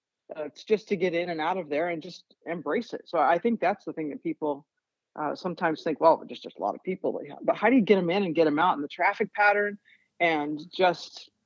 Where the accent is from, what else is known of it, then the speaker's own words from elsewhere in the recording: Schenectady, New York, United States; So Carson Start was, as an engineer, in and around where I grew up in Schenectady, New York. It was like 30 minutes from where I grew up.